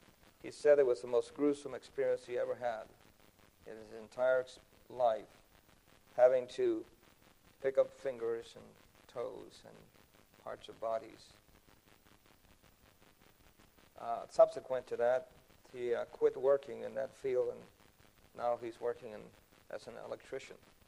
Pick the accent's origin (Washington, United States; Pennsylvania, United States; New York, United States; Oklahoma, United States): New York, United States; New York City; I grew up in New York City, and I used to go to the Twin Towers.